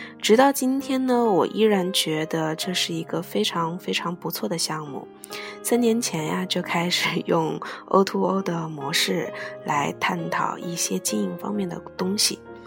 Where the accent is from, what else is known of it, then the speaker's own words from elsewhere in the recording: Liaoning, China; 我的家乡远在2264公里以外的辽宁，跨越大半个中国来到浙江，只为学习茶文化。